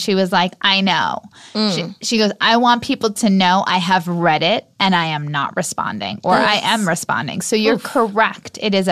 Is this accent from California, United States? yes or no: no; Long Island, New York, United States; I'm from Long Island, and I don't know, for whatever reason, we would go get oak tag.